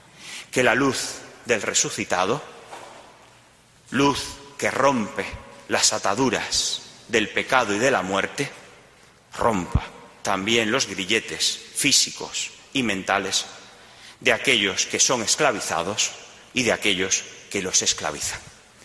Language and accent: Spanish; Guanabacoa, Havana, Cuba; moved away; Tuve que dejar mi patria y mi parroquia. Tuve que dejar un pedazo de mi alma, pues, en esa parroquia de Guanabacoa.